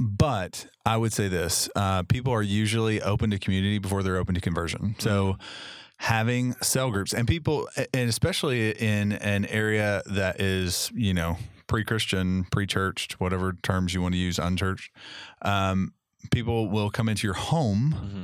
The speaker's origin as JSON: {"language": "English", "region": "Kentucky", "country": "United States", "said": "Yes, but yeah, I'm from Kentucky."}